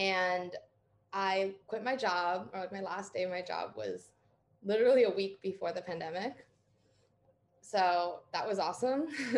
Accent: New York, United States; I grew up in New York State and I went to school in California at Berkeley

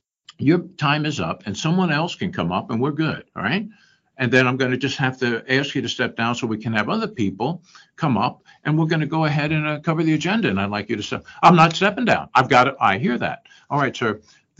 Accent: United States; And I always find it so fascinating being an American.

